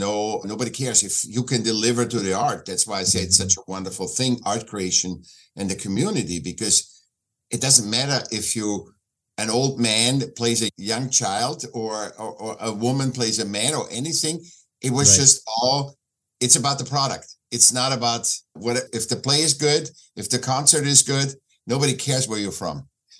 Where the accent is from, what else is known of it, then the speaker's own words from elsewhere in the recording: Vienna, Austria; born there; English is a second language; I was born in Vienna, in Austria, and I was a sick child